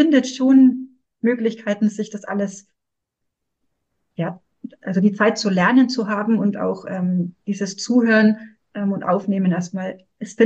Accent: Bavaria, Germany; Ich werde dann natürlich in meiner Heimat, im schönen Frankenland, in Nürnberg und Fürth anbieten.

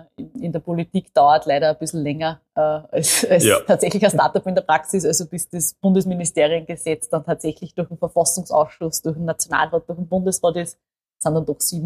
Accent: Upper Austria, Austria; ich komme aus Oberösterreich. Wir haben gemeinsam, dass wir beide Mühlviertler sind. Bin 29 Jahre alt

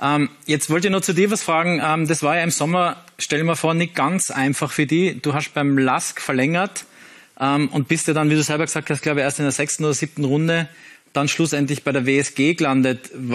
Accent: Tyrol, Austria

